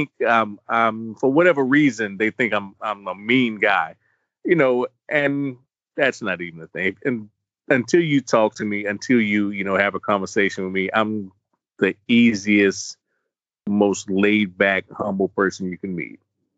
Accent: the South, United States; growing up in the South, we had our parents, grandparents

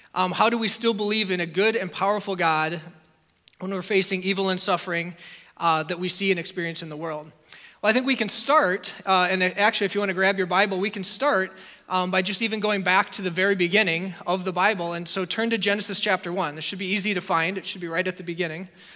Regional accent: Plymouth, United States; My family returned to the United States not too long after that, and I grew up in Plymouth, which is not too far from here.

